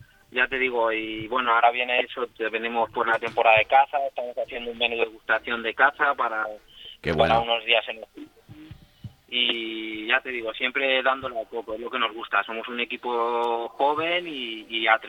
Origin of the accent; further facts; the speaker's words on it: Soria, Castile and León, Spain; now in Madrid, Spain; Sí, yo llevo muchos años en Madrid, pero sí, yo soy de Soria, soy soriano.